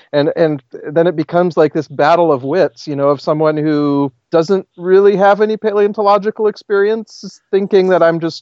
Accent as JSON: {"language": "English", "region": "South Dakota", "country": "United States", "tie": "born or raised there", "said": "I grew up in South Dakota, and in eastern South Dakota"}